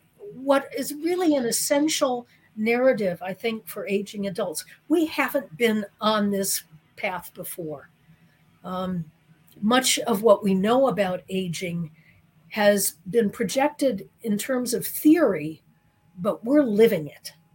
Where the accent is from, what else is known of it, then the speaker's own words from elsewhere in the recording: Chicago, Illinois, United States; grew up in Chicago in the early 1950s. I'm adopted.